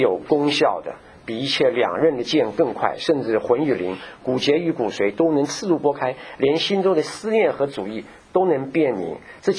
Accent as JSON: {"language": "Chinese", "country": "Taiwan", "said": "所以像我们从台湾来的人，很多人我们都是台湾那个大神小庙一大堆啊"}